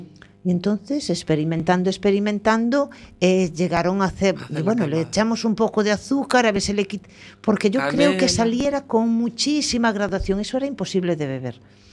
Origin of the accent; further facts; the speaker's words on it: Galicia, Spain; como buenos gallegos no queremos tirar nada